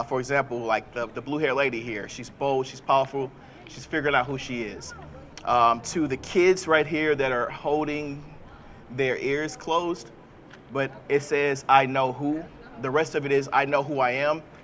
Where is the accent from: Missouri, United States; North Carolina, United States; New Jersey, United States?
Missouri, United States; St. Louis; Even all, and just to let you know, background, I'm from St. Louis, Missouri. Go Cards.